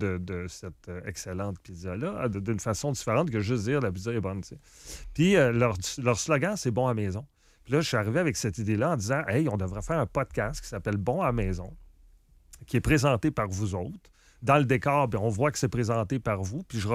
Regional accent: Montreal, Quebec, Canada; S'apparais-tu que je viens de Montréal?

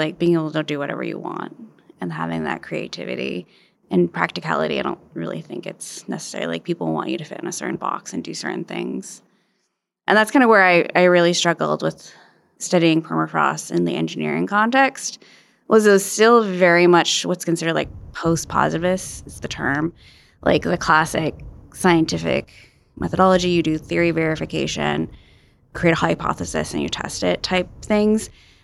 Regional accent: Fairbanks, Alaska, United States; also born or lived in Anchorage; So, I grew up in Fairbanks and in Anchorage, and I'm in Inupiat. My family originally comes from King Island.

